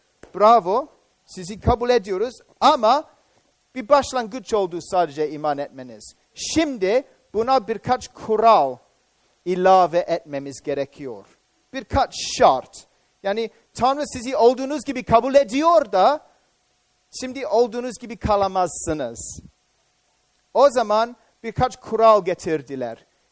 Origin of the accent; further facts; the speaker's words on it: Cyprus; Kıbrıs'a geldikten sonra, yani benim memleketime geldikten sonra, ilk olan Kıbrıs, tamam mı?